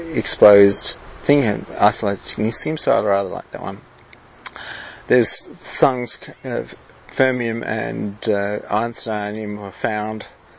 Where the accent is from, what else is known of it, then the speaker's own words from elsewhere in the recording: Australia; I'm bloody Australian.